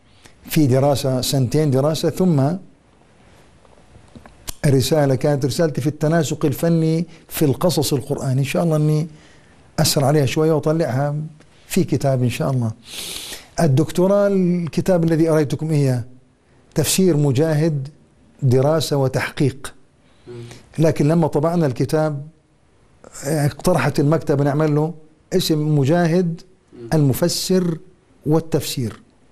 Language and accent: Arabic; Palestine; رجع إلى فلسطين، تزوج من بلدتنا، والدتي من أصول من بيت المصري.